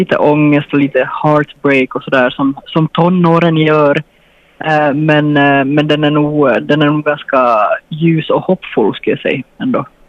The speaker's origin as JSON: {"language": "Swedish", "town": "Larsmo", "region": "Ostrobothnia", "country": "Finland", "tie": "born or raised there", "said": "Alltså jag är uppvuxen i Larsmo."}